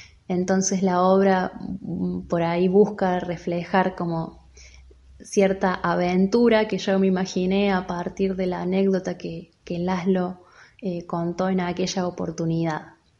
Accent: Villa María, Córdoba, Argentina; Soy de Villa María, Córdoba.

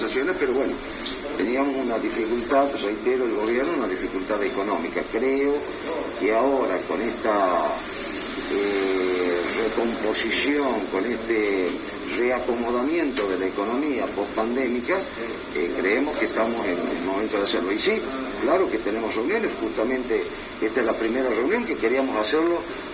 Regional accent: Tucumán, Argentina; Nosotros como tucumanos

